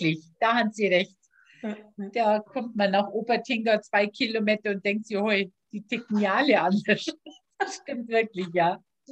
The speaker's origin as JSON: {"language": "German", "region": "Bavaria", "country": "Germany", "said": "ich als Allgäuer, Nähe der Berge, einfach einmal Meer und Nordsee"}